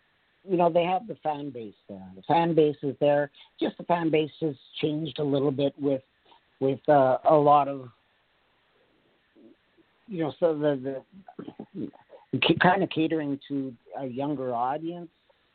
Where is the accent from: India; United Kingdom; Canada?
Canada; That was even more than the attention and fanfare I got from my hometown here in Canada.